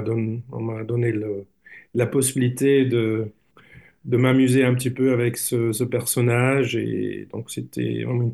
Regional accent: Switzerland; also born or lived in Italy; je suis italien. Je vis en Suisse. J'ai grandi aussi en Suisse. Mais oui, je suis italien, en fait.

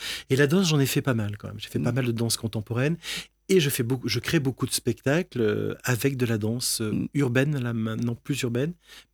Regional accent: Marseille, Provence-Alpes-Côte d'Azur, France; Et c'est ce que je faisais dans les cours de récré à Marseille. Je suis marseillais

